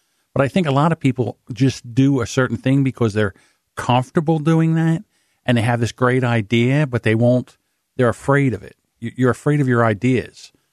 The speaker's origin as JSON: {"language": "English", "region": "New Jersey", "country": "United States", "accent": "South Jersey", "said": "Listen, I don't hear my South Jersey accent, so maybe I'm hard of hearing."}